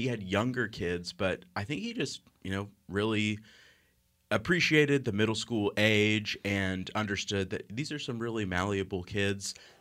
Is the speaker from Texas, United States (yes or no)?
yes; Dallas, Texas, United States; also born or lived in Alexandria; But got back to Texas as quickly as I could and grew up in Dallas.